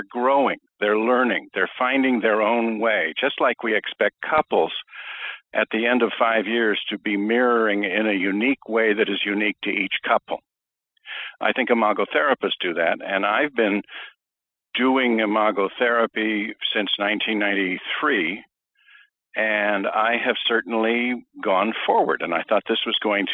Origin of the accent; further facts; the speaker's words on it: Boston, Massachusetts, United States; I'm from Boston.